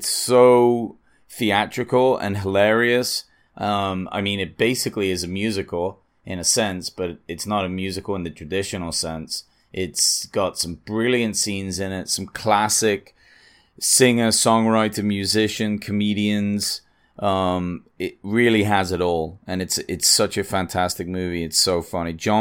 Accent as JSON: {"language": "English", "region": "England", "country": "United Kingdom", "moved": "yes", "lives_now": "United States", "said": "I know I'm English, so coming from me doesn't mean as much, and maybe I shouldn't be saying it, but I've lived in the US a long time. I'm a citizen."}